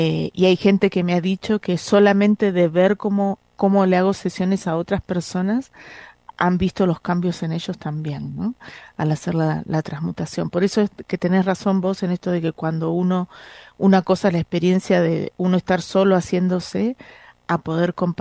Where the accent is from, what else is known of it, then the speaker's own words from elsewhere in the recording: Bahía Blanca, Buenos Aires Province, Argentina; me acuerdo el año pasado que estaba en mi ciudad natal, en Bahía Blanca